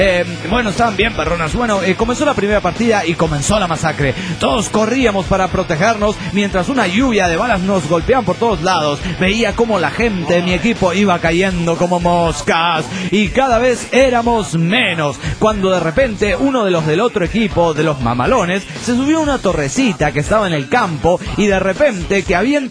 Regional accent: Tabasco, Mexico; now in Mexico City, Mexico; Les contaré que este fin de semana pasado me fui a Tabasco, mi tierra natal.

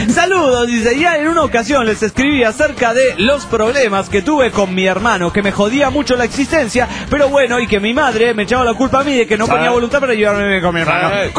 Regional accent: Bolivia; de Bolivia.

